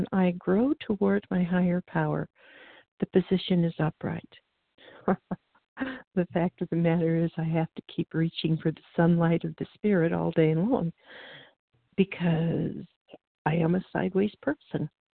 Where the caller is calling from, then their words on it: Oregon, United States; I'm calling from Oregon this morning.